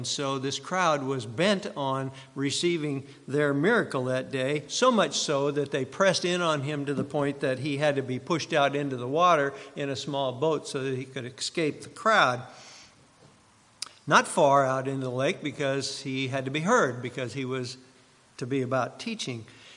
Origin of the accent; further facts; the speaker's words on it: Iowa, United States; also born or lived in Idaho; I came from Iowa in the middle of cornfield country. And I came from Southwick, Idaho in the middle of wheat country.